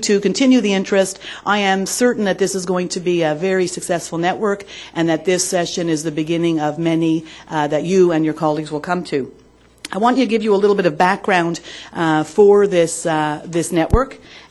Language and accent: English; Montreal, Quebec, Canada; I was born and raised in Montreal